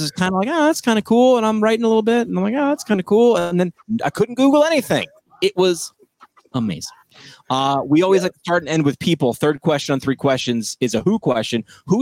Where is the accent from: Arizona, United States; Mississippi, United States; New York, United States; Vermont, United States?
New York, United States; I'm a New Yorker. I shouldn't say lifelong. I moved around